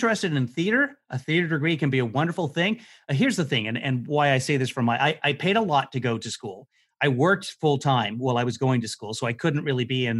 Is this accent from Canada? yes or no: yes; Edmonton, Alberta, Canada; also born or lived in Yukon / Africa; now in Seattle, United States; I grew up in the Yukon. I grew up in Africa. I grew up in Edmonton, which is the northern prairies. I'm used to nature.